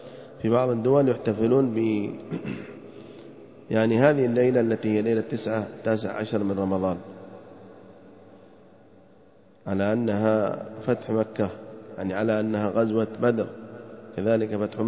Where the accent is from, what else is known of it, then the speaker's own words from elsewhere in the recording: Yemen; وفي بعض القرى والأماكن في بلادنا اليمن